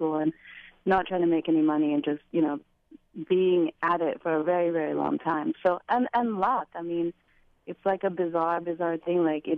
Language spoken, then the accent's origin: English; Nigeria; now in United States; I reconnected with a Sri Lankan friend of mine who we grew up together in Nigeria. And she had moved back to Sri Lanka when I moved to America.